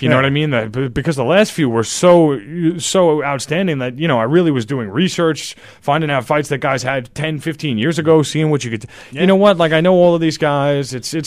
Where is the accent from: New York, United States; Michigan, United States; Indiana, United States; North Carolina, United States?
New York, United States; Matt Serra, Long Island's own. We're from New York.